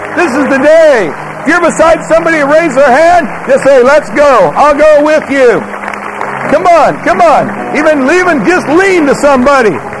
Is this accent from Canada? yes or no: no; Wales, United Kingdom; I'm a Welshman.